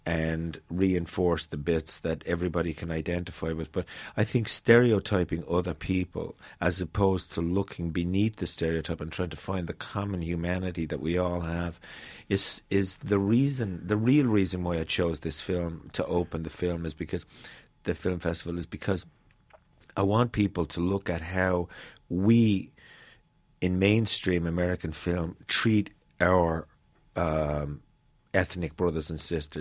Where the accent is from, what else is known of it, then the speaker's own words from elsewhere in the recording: Ireland; now in New York, United States; But I've lived here since 1988. Irish always, spiritually, in every way, I'm Irish. I see myself as an Irishman who lives in New York.